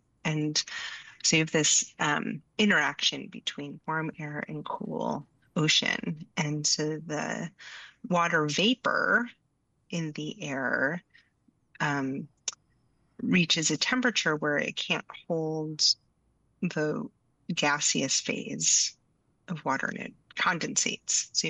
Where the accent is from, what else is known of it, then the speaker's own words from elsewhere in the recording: Philadelphia, Pennsylvania, United States; Yeah, I was actually born and raised in Philadelphia.